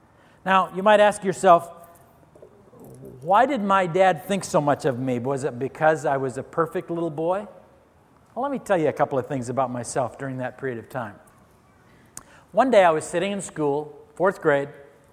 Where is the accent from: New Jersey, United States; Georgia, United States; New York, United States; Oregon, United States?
Oregon, United States; Redmond; We were out on an adventure one night in our little town in Central Oregon. I was raised in Redmond, Oregon. Population of about 3,000 at that time.